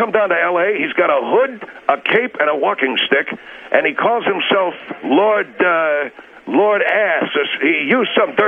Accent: Argentina; I come from Argentina. We have a tradition when we want to compliment a woman

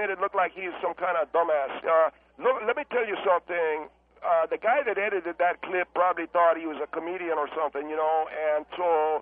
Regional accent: Germany; accent: German; English is a second language; now in United States; that I started to develop my German accent. If I got back to my German accent, it would sound a little bit different, but I got a Hispanic accent living and working in California.

